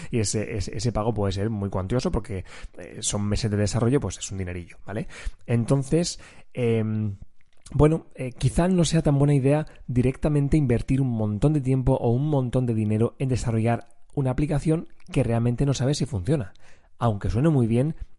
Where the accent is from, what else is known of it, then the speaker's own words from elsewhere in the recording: Region of Murcia, Spain; accent: Murcian; tengo que luchar contra mi acento murciano